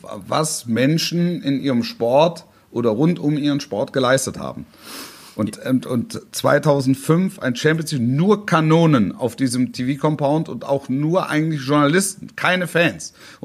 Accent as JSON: {"language": "German", "region": "Baden-Württemberg", "country": "Germany", "tie": "born or raised there", "said": "ich bin ja in der Nähe von Stuttgart aufgewachsen."}